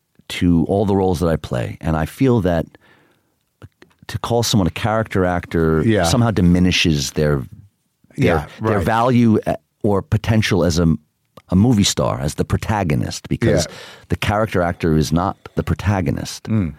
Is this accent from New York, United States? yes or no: yes; Queens, New York, United States; I mean, I think growing up in Queens, it was very important to me not to change in the wrong ways.